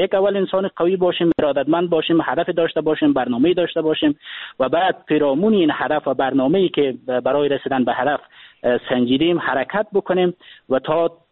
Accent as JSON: {"language": "Persian", "country": "Afghanistan"}